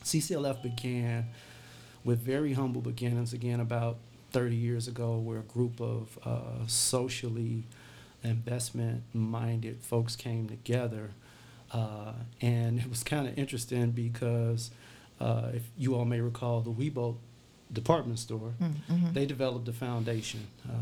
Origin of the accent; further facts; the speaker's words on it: Markham, Illinois, United States; born and raised in Markham, went to school out in the south suburbs at Thornwood High School, attended Northern Illinois University, received my master's from Keller Graduate School of Management at DeVry